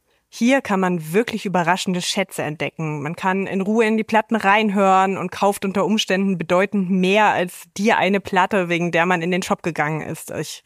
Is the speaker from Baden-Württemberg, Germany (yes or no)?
no; Leipzig, Saxony, Germany; in meiner Heimatstadt Leipzig